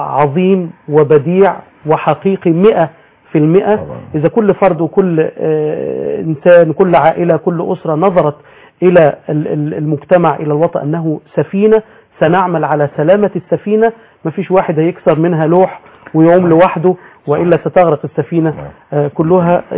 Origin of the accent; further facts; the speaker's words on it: Egypt; بلدنا مصر